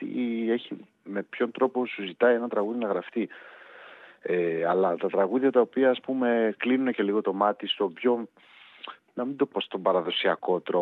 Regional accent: Katafygi, Western Macedonia, Greece; Είμαι κιόλας βέβαια από το καταφύγι Κοζάνης.

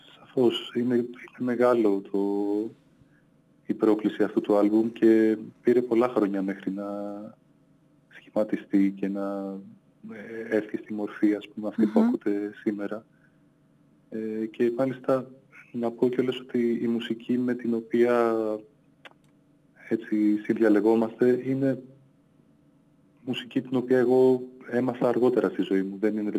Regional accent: Zakynthos, Ionian Islands, Greece; also born or lived in Athens; Εκεί μεγάλωσα, εκεί γεννήθηκα. Μάλλον γεννήθηκα στην Αθήνα, μεγάλωσα στη Ζάκυνθο. Και εκεί πέρασα τα πρώτα μου χρόνια, ας πούμε, μέχρι τα 18.

